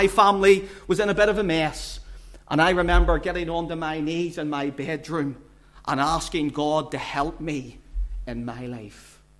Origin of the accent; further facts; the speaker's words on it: Belfast, Northern Ireland, United Kingdom; growing up in South Belfast